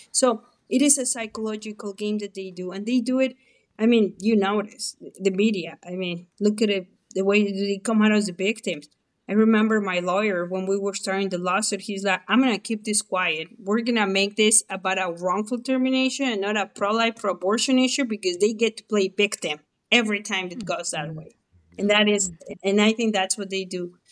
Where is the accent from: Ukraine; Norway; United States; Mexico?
Mexico; moved away as an adult; Okay, if my accent didn't give me away, guys, I'm Mexican. I moved here from Mexico when I was about 18. That's about 30 years ago.